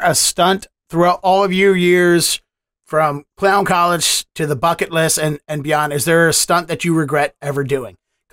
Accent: Baltimore, Maryland, United States; because I know I'm from Baltimore originally, so I'm very familiar with the story of Brandon Novak because he's a Baltimorean

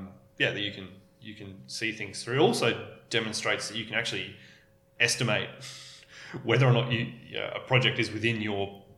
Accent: Canberra, Australian Capital Territory, Australia; now in Newcastle, Australia; I'm from Canberra, from Canberra originally. So we moved up to Port Stephens, with Bohemia, moved to Newcastle

